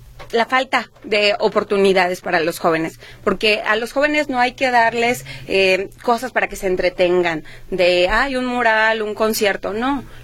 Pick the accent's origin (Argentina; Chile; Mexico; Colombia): Mexico; Talpa de Allende, Jalisco; also born or lived in Puerto Vallarta; nací en Puerto Vallarta, Jalisco. Luego nos fuimos a vivir a Talpa de Allende. Y después yo... allá no hay universidad todavía